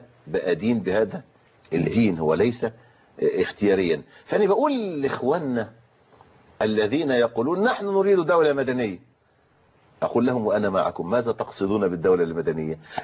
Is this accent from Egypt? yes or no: yes; Egypt; يعني مسألة عندنا في مصر